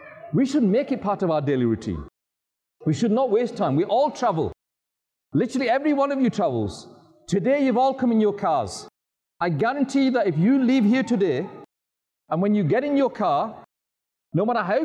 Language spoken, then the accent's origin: English; North West England, United Kingdom; In my hometown, in England, near Manchester